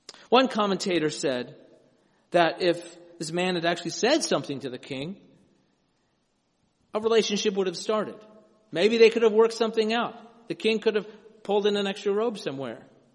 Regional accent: the South, United States; I grew up in the South where men wore khakis to church, you know, or other things like that.

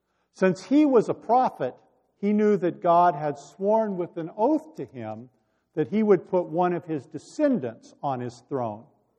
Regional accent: Santa Monica, California, United States; near where I grew up in Santa Monica, California.

